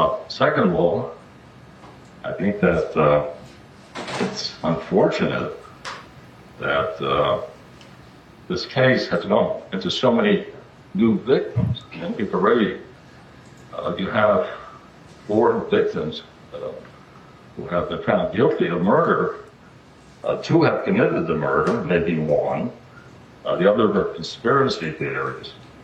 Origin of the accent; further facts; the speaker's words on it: The Bronx, New York, United States; I would have to say my background, I grew up in the Bronx, in the public school system.